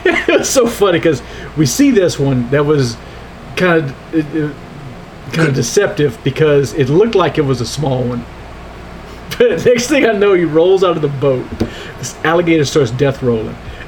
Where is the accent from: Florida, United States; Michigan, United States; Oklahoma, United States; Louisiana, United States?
Louisiana, United States; Lake Arthur; I was from Lake Arthur, Louisiana.